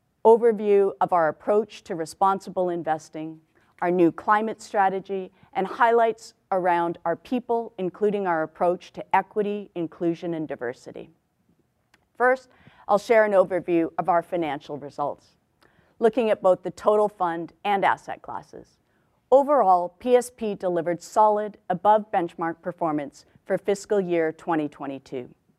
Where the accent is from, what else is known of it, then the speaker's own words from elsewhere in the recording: Canada; while I've worked in many places around the world, I was born and raised in Canada